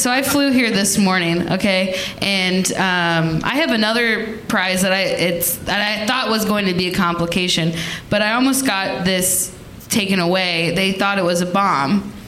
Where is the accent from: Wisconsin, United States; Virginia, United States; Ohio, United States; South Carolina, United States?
Ohio, United States; Cincinnati; I am from Cincinnati, and that is close